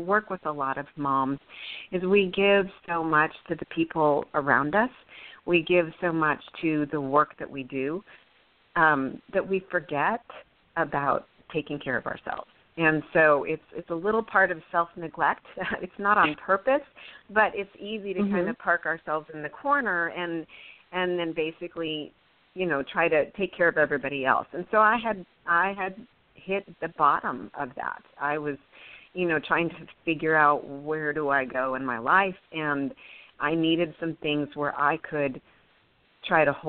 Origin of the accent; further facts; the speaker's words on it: Texas, United States; There you go, so you can tell I'm from Texas because I said